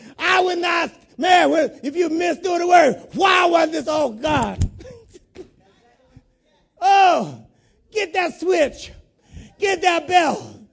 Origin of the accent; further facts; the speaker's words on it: South Carolina, United States; you remember when you were a young child growing up in South Carolina? I said, yes, Lord.